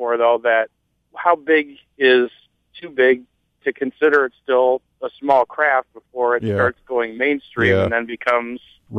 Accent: Michigan, United States; now in Pennsylvania, United States; Well, I'm originally from Michigan. Uh-huh. Now live in Pennsylvania.

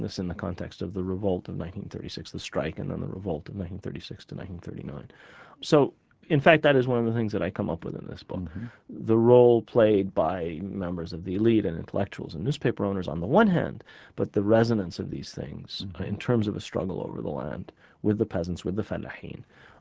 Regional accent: New York City, New York, United States; I mean, I grew up in the United States at a time when, in New York City, at a time when you really couldn't say Palestine.

